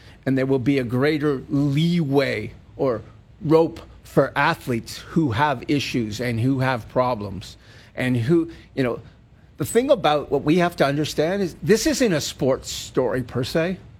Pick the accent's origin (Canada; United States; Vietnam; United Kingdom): Canada; And on the other side, I'm cheering like heck as a Canadian for Ellie Black to do what she does best.